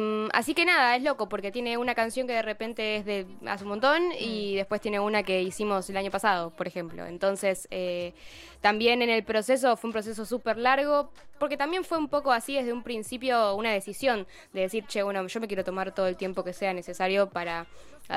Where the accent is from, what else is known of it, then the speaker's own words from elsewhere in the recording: Mar del Plata, Buenos Aires Province, Argentina; Yo incluso vivía todavía en Mar del Plata. Yo soy de Mar del, viví unos 3 años en Capital y hace un año que estoy acá.